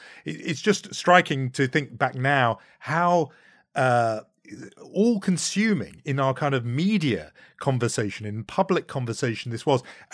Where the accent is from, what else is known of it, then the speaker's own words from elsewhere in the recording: United Kingdom; That me as a Brit sitting in London, it didn't work like that quite the same way.